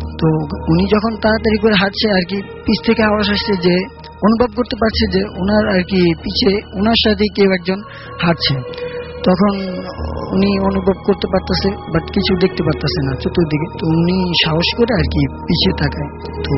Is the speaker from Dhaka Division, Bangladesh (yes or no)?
no; Bhola, Barisal Division, Bangladesh; আমি ভোলা থেকে এসেছি।